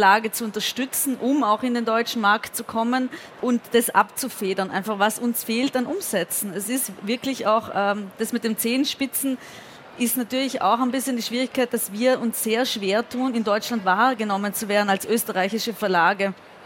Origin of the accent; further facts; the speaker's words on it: Trentino-Alto Adige, Italy; Ich komme aus Südtirol, wo das auch noch einmal extremer ist.